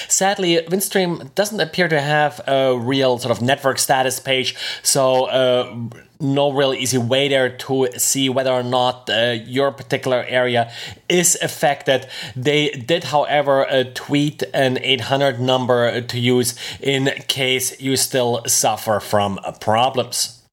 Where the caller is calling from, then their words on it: Jacksonville, Florida, United States; I'm today recording from Jacksonville, Florida.